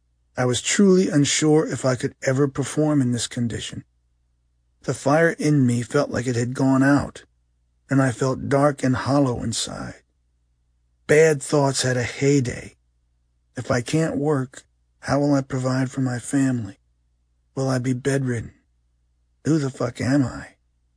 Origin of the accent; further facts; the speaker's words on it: Freehold, New Jersey, United States; His graduation from the fire academy near my hometown of Freehold, amid all my old friends and neighbors, brought tears and made Dad and Mom very proud.